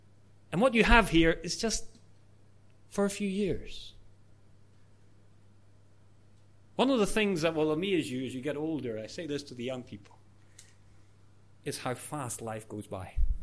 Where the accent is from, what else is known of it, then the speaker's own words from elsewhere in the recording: Singapore; I always think that Singaporeans should understand this better than any other nation almost. Why? Because we don't even buy properties.